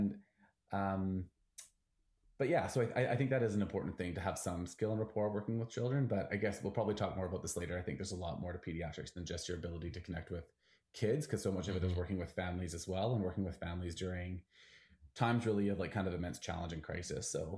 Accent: Vancouver, British Columbia, Canada; I'm from Vancouver, so I was really hoping to come home.

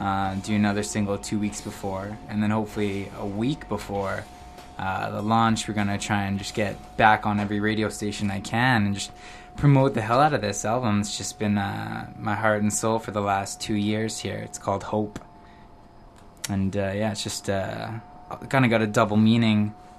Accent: Ladner, British Columbia, Canada; I'm from a little town called Ladner, just in Delta.

